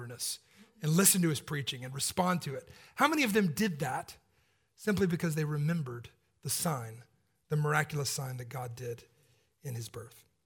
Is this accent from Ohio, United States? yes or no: no; Atlanta, Georgia, United States; I grew up in Atlanta, as y'all know